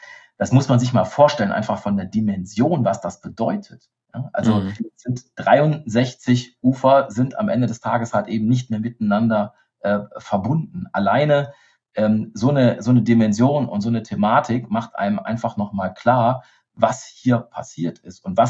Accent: Bad Neuenahr-Ahrweiler, Rhineland-Palatinate, Germany; Ich komme aus Bad Neuenahr-Ahrweiler

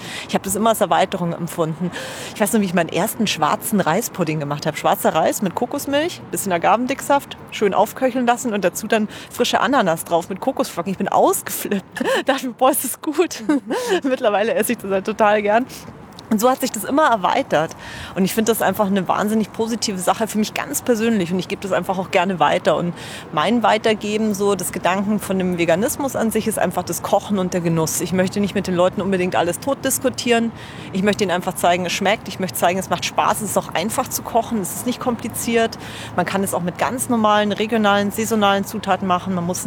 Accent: Bavaria, Germany; also born or lived in Austria; now in Berlin, Germany; Ich lebe in Berlin, ursprünglich bin ich aber aus Bayern. Ich bin in Österreich geboren, in Bayern groß geworden, kam zum Studieren hierher.

